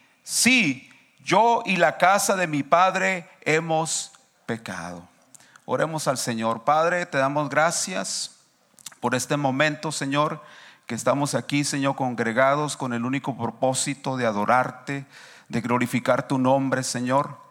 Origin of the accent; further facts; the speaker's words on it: Mexicali, Baja California, Mexico; soy originario de Mexicali, pero ya tengo aquí 20 años en este valle